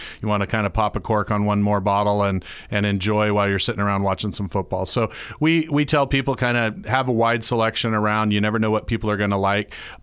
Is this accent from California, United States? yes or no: yes; California, United States; growing up in California, making wine down there for 20 years before moving up here